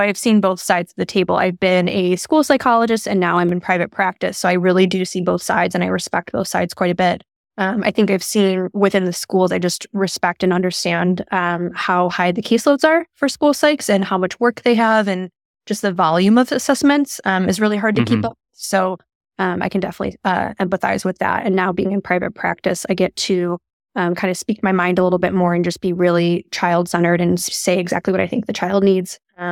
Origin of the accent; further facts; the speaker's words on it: Chicago, Illinois, United States; So I am from Chicago originally, and I started off as a developmental therapist.